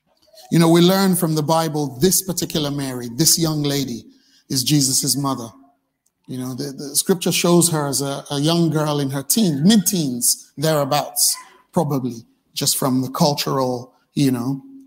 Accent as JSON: {"language": "English", "country": "Nigeria", "said": "Because, you know, as a Nigerian, Nigerian children aren't really"}